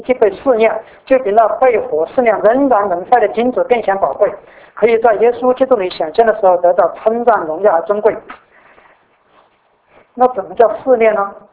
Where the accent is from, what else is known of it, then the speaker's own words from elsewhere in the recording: China; 那如果你就我们中国人也是讲这样讲，我们最后我们就中国人就中国来讲